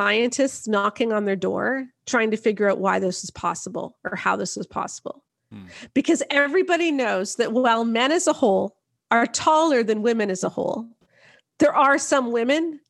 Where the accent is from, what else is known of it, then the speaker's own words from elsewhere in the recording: Canada; I'm Canadian, first of all.